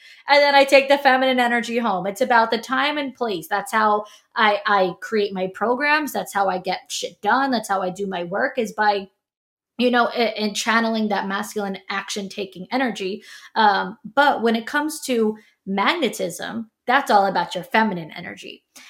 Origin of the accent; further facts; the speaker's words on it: New York, United States; I'm from New York.